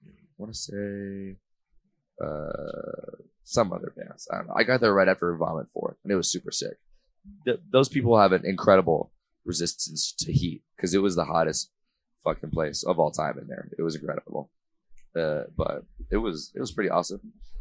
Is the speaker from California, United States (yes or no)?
yes; Huntington Beach, California, United States; being in, growing up in Huntington Beach, I have white friends who are into rap music.